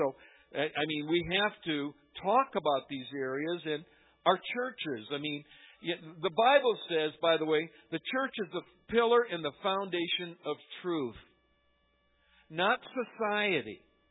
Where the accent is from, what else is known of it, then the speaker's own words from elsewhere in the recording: Michigan, United States; And but when I grew up in Michigan, and I grew up in farming country, and there was this big barn across the dirt road from where we lived.